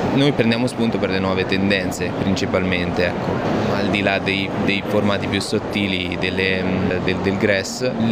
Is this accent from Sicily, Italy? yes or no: no; Macerata, Marche, Italy; Da Macerata, veniamo da Macerata … della ditta Riganelli